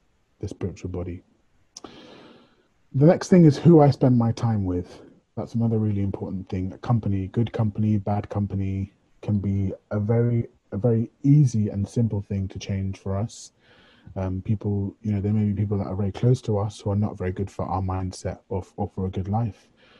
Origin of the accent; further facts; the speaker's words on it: United Kingdom; because we're British and we love tea